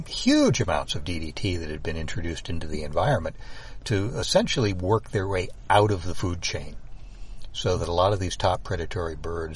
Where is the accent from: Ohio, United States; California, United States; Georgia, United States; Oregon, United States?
Ohio, United States; Cleveland; In my hometown in Cleveland, Ohio.